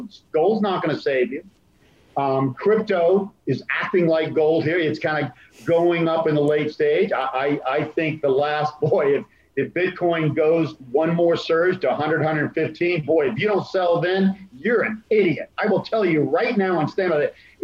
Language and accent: English; Australia; And as an Australian investor, when the dollar also booms, it is a safe haven